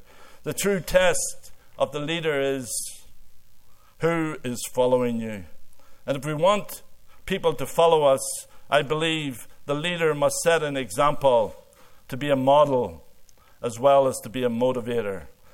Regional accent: Ireland; now in Canada; I came from Ireland and married a fifth-generation Canadian.

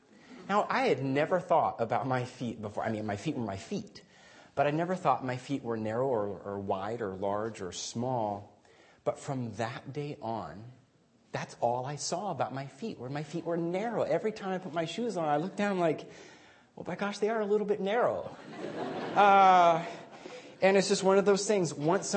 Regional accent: Guatemala; also born or lived in Vancouver, Canada; I grew up in Guatemala. A good chunk of my life as a missionary kid

